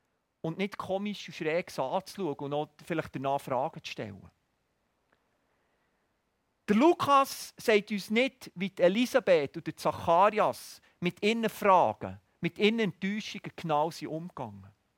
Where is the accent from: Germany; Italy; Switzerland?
Switzerland; Gerade bei uns im Westen, wir modernen Schweizer, auch als Christen sind wir so stark auf die sichtbare Welt fokussiert